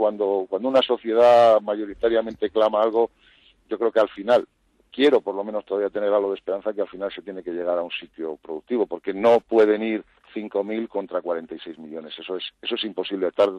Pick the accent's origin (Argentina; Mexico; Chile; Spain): Spain; aunque me parezca como español lamentable